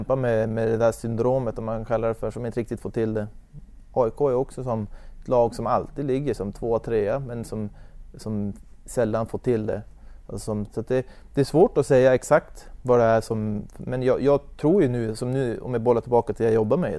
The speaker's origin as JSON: {"language": "Swedish", "town": "Ljusvattnet", "region": "Västerbotten County", "country": "Sweden", "said": "Jag är från Ljusvattnet typ."}